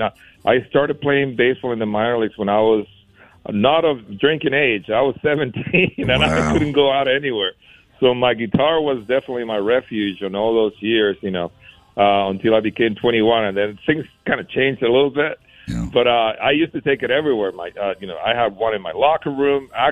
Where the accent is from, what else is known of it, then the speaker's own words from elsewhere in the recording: Puerto Rico; growing up in Puerto Rico, I ate a lot of those.